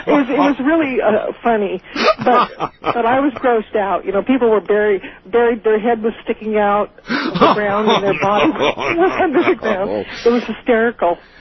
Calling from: California, United States; I'm calling from California.

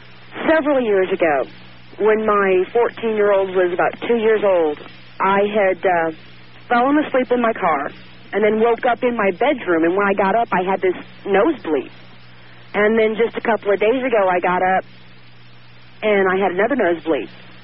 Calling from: Harker Heights, Texas, United States; I'm calling from Harker Heights, Texas.

